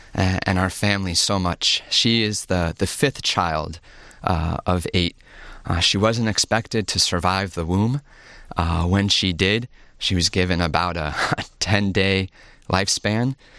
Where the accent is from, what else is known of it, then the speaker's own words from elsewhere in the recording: New York, United States; So I am from the melting pot. I'm from New York. I was born on Long Island.